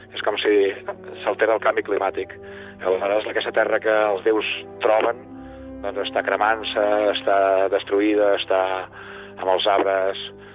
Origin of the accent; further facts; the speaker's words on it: Moià, Catalonia, Spain; jo soc de Mollà, que allà tenim el carrer Richard Wagner i el bar més important del poble es diu Sant Graal.